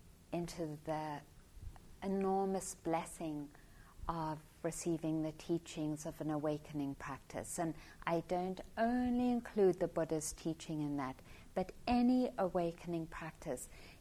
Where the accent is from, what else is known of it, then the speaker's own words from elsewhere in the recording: South Africa; born there; also born or lived in Kenya; So I was born in South Africa, and living in apartheid, those were conditions that made it more difficult to practice.